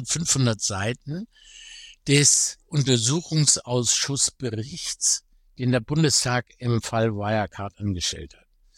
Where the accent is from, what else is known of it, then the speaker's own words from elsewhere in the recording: Germany; Ich bin selber Deutscher